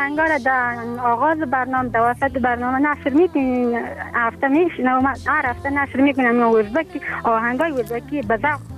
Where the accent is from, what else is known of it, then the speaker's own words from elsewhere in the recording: Afghanistan; چون همگی ما افغان هستیم